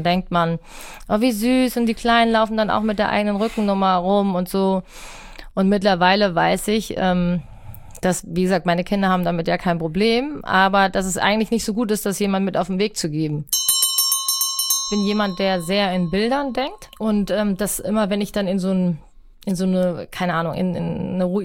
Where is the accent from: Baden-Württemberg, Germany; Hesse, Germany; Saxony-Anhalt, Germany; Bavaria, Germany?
Hesse, Germany; Rüsselsheim; ich bin in Rüsselsheim groß geworden, das allerdings zu diesem Zeitpunkt auch eine Hockey-Hochburg war